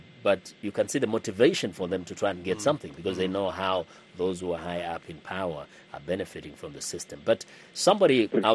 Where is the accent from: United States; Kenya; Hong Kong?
Kenya; I come from Kenya